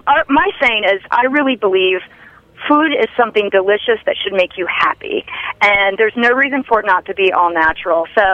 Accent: Richmond, Virginia, United States; born there; I was born in Richmond, Virginia, and then we moved quite a bit growing up

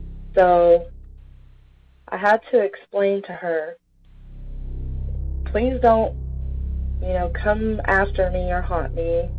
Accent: Texas, United States; I'm from Texas.

